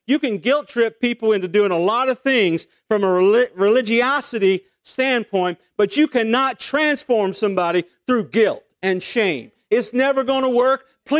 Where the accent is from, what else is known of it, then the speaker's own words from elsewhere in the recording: Dallas, Texas, United States; So listen, I'm from Dallas